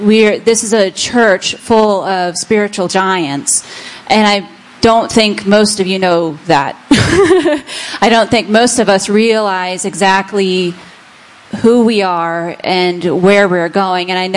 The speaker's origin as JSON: {"language": "English", "town": "Arvada", "region": "Colorado", "country": "United States", "tie": "born or raised there", "also_born_or_lived": "New York", "said": "I was born and raised in Arvada, went to Arvada West High School."}